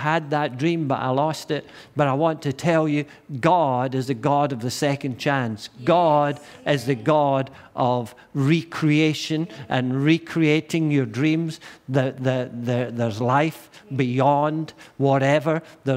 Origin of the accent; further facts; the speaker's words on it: Dungarvan, Munster, Ireland; I was brought up in Dungarvan, and I used to go guddling fish and spearing fish and just doing all swimming in the river, building rafts, all that rope swings and all that thing.